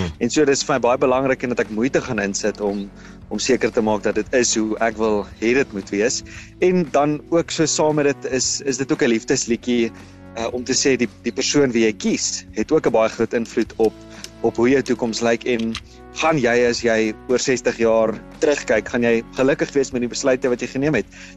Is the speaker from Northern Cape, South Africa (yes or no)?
no; Johannesburg, Gauteng, South Africa; also born or lived in Pretoria; Wel eerstens ek het groot geword in Johannesburg. Ek is toe so begin hoërskool se kant toe Pretoria toe getrek.